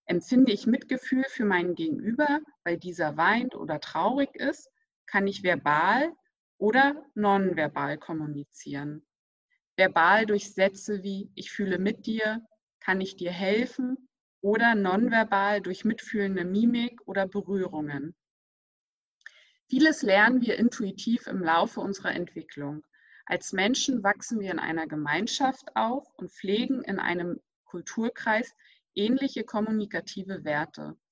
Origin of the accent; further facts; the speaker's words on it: Berlin, Germany; früher als ich ein Kind war, ich komme ja aus Berlin.